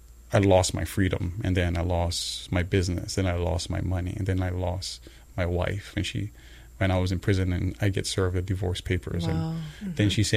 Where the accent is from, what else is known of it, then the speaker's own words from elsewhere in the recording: Waianae, Hawaii, United States; I have always had opportunities to be involved in illegal activities growing up in Waianae.